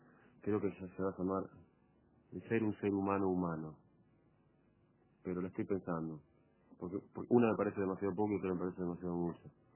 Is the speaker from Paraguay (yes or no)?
no; Argentina; Yo me considero argentino.